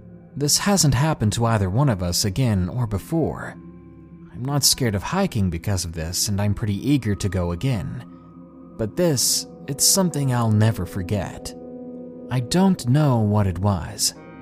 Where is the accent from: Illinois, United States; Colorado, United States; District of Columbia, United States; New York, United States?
Colorado, United States; Commerce City; also born or lived in Thornton; So, I'm a 19-year-old guy from Thornton, Colorado. I'm 6'2" at a husky 240 pounds. I grew up in North Commerce City